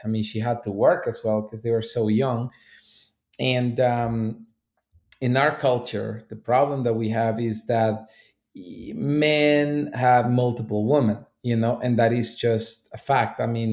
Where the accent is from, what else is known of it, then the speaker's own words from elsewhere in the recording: Honduras; I'm Latino. I grew up in Honduras.